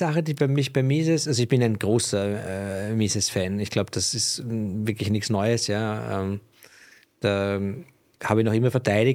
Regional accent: Austria; Jetzt bist du ein Österreicher und ich bin ein Österreicher.

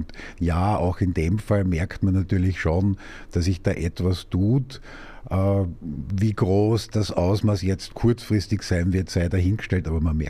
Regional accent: Carinthia, Austria; Woher ich komme, also... Ja, grundsätzlich aus Kärnten, ja.

